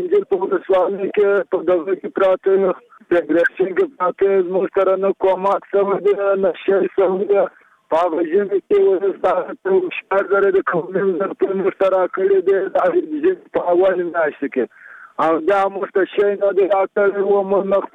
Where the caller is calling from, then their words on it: Badghis, Afghanistan; زه د بادغیس اوسیدونکو یم